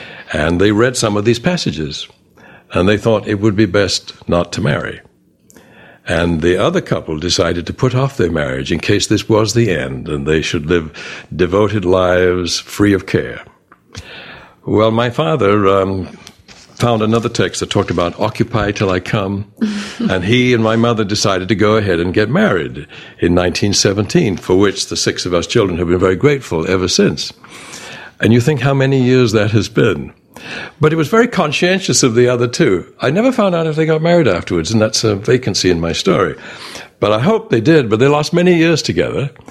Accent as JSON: {"language": "English", "region": "England", "country": "United Kingdom", "tie": "born or raised there", "moved": "yes", "said": "No, I grew up in England"}